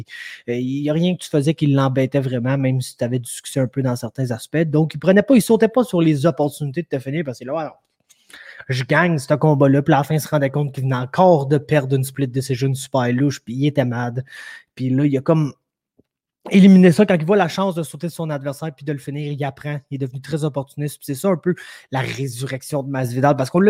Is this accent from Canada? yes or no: no; Lithuania; now in United States; Moi, je viens de la Lituanie, puis ça, c'était dans l'URSS, donc c'était communiste. Donc là, ma famille a souffert du communisme avant de s'en venir aux États-Unis.